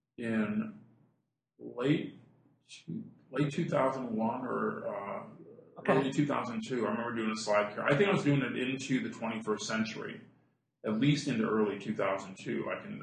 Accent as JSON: {"language": "English", "town": "Omaha", "region": "Nebraska", "country": "United States", "tie": "born or raised there", "said": "Well, I'm from Omaha. I grew up in the Midwest too, so I know how that goes."}